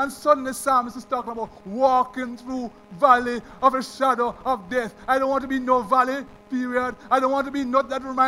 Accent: Jamaica; I'm from Jamaica.

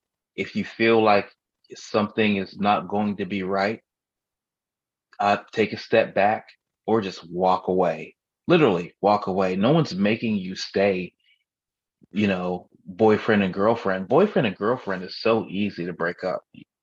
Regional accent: Flint, Michigan, United States; A pimp that I knew growing up. He's a real, like a real pimp. I'm not going to say his name, but I'm from Flint.

